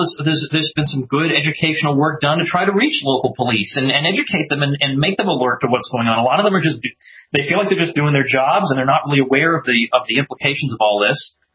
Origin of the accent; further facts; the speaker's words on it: Massachusetts, United States; Now, unfortunately, my old state of Massachusetts, which I'm sorry, I apologize, I'm from Massachusetts, is screwing that up